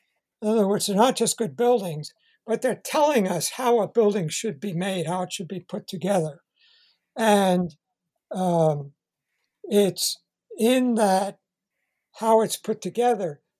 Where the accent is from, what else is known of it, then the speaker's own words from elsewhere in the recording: Great Neck, New York, United States; In New York, when I grew up in Great Neck, Long Island